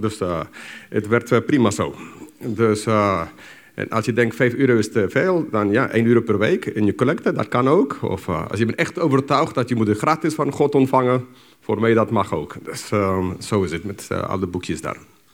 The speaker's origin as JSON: {"language": "Dutch", "region": "England", "country": "United Kingdom", "second_language": "Dutch", "moved": "as an adult", "lives_now": "Eindhoven, Netherlands", "said": "Ik ben geen Nederlander. Ik ben een Engelsman. Daarom mijn Nederlands is een stuk anders. Wij wonen nu 10 jaar in Nederland. Ik heb een inburgeringscursus in Eindhoven gedaan en daar woon ik."}